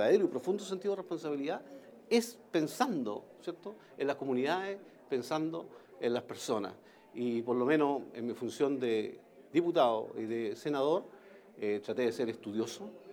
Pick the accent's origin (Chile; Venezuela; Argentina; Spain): Chile; Castro, Los Lagos; born there; voy a estar en mi ciudad natal, en Castro